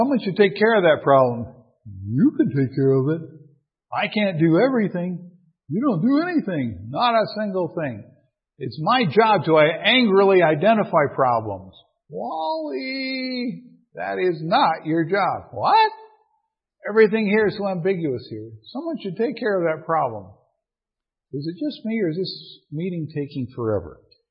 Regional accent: Minnesota, United States; Like I said, I'm from Minnesota.

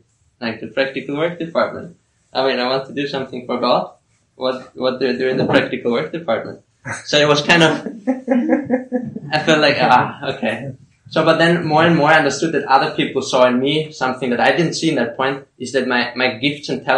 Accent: Austria; So I'm from Austria.

